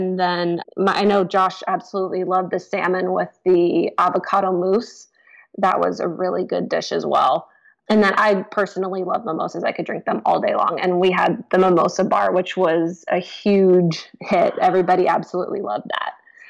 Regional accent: Florida, United States; But I grew up in Florida. I'm like, no, the heat will be fine.

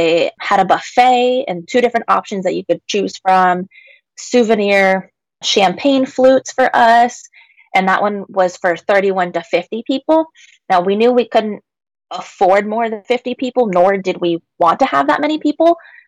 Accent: Washington, United States; my home state here in Washington

